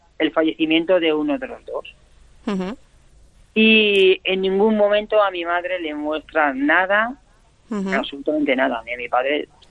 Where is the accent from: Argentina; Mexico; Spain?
Spain; Mérida, Extremadura; born there; Y es más, yo nací en Mérida